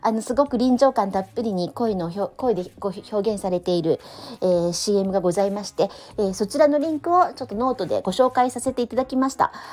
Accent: Tokyo, Japan; 私は東京生まれ東京育ちだから、いろんなイベントなんてすぐ行けたのね。

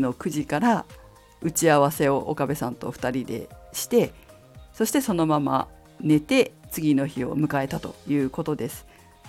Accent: Fukushima, Japan; 福島出身なのに寒いのが苦手ってどういうことなのと思う方いらっしゃると思うんですけど

